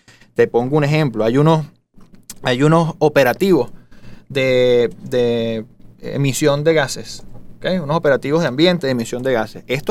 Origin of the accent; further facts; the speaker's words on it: Venezuela; imagínate que como todo venezolano, de todos sacamos un chiste